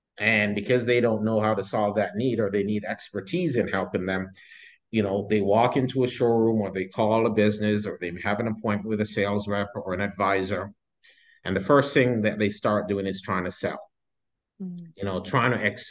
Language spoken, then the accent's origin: English; Jamaica; born there; I was born in a Christian, I'm Jamaican born.